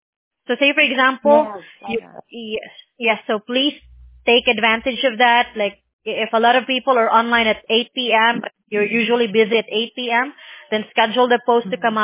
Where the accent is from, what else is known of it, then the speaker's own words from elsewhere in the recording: Philippines; English is a second language; I'm actually from the Philippines, so no. Never been to the U.S.